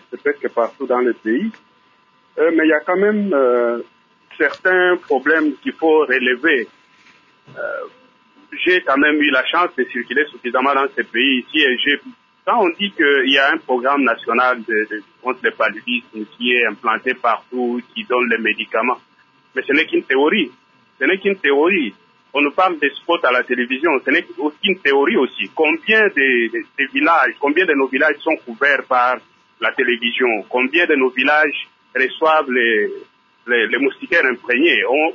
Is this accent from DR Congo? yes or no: yes; Équateur, DR Congo; Moi, je viens de l'Équateur.